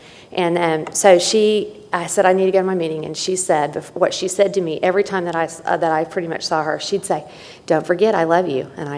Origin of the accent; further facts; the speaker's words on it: Oklahoma, United States; I'm from Oklahoma. I am not an OU fan. I'm an Oklahoma State girl.